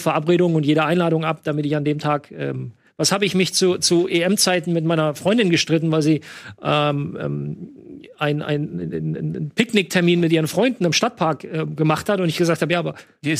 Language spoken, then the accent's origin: German; North Rhine-Westphalia, Germany; Düren ist ganz in der Nähe von da, wo ich aufgewachsen bin